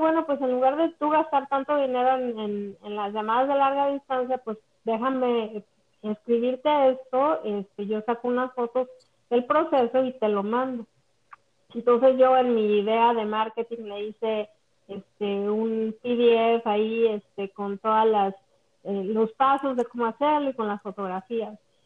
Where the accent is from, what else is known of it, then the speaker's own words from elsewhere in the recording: Mexico; moved away as an adult; now in Orlando, United States; Soy originalmente de México, toda mi vida la viví en México, trabajé para empresas muy importantes, pero un día conocí a mi esposo, que es cubano, y él vive aquí en Orlando, así que pues nos casamos y me vine a vivir